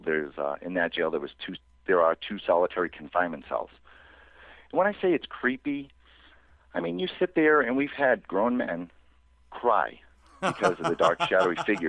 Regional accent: Boston, Massachusetts, United States; accent: Boston; I have to lose my Boston accent because I'll have people say from Canada or from overseas on the tour

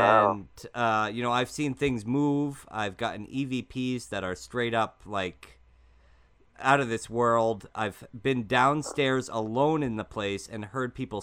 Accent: Connecticut, United States; I'm the one from Connecticut.

